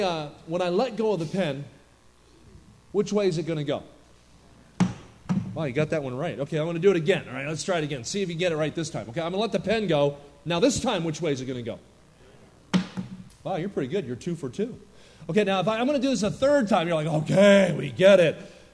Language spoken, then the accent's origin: English; New Jersey, United States; I grew up in New Jersey where people talk fast and drive fast.